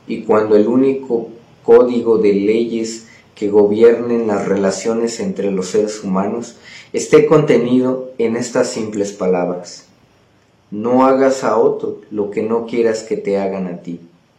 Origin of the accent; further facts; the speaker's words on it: Mexico City, Mexico; soy de los Pedregales de Santo Domingo, Coyoacán.